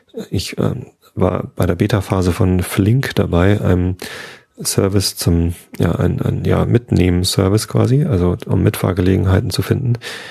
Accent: Wistedt, Lower Saxony, Germany; Also ich bin in Visted aufgewachsen

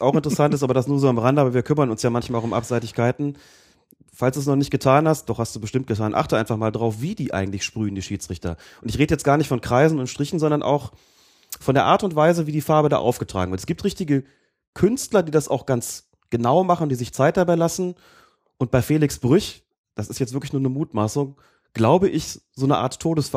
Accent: Bonn, North Rhine-Westphalia, Germany; Aus Bonn.

